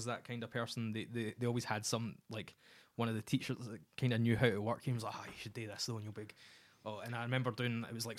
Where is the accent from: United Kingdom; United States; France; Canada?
United Kingdom; Paisley, Scotland; also born or lived in Australia; I lived in Australia for a bit. I lived down south and always made sure people knew I was from Paisley. People, oh, you're from Glasgow? I'm like, no, I'm from Paisley, mate.